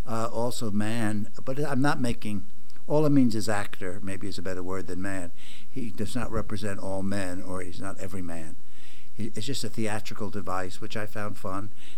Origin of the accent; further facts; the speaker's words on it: United States; it's very exciting for me as an American playwright to come to England